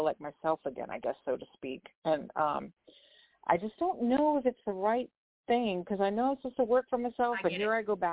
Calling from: Louisiana, United States; from Louisiana on Mardi Gras.

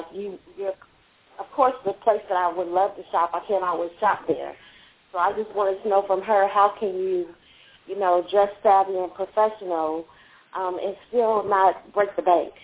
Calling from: Alexandria, Virginia, United States; I'm calling from Alexandria, Virginia.

